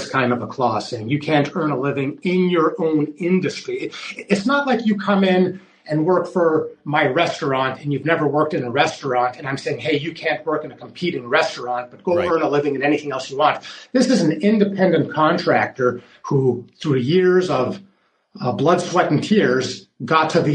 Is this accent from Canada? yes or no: yes; Canada; I'm a Canadian lawyer.